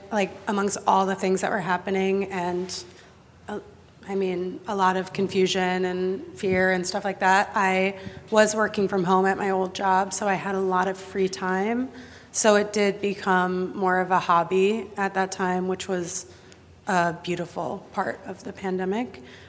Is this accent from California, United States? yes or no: no; Minnesota, United States; But I grew up in Minnesota, and I'm half Jewish, and I grew up with a lot of either Scandinavian ferments or Jewish ferments.